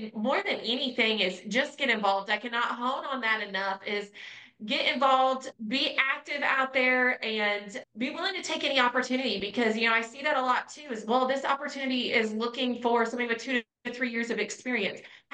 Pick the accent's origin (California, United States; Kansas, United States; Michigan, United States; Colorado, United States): Kansas, United States; I came from Kansas and landed in Texas.